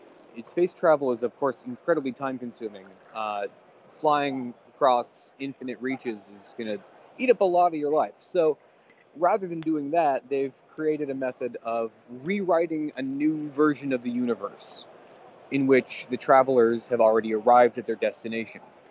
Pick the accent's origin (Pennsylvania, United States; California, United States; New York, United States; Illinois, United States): Illinois, United States; Chicago; two other local Chicago, I'm from Chicago, two other Chicago creators.